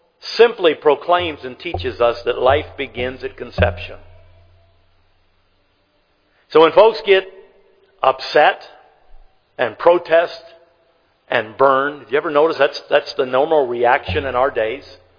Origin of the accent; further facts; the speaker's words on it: Michigan, United States; now in Ohio, United States; But those of you know that I am from that glorious state up north. I am from Michigan.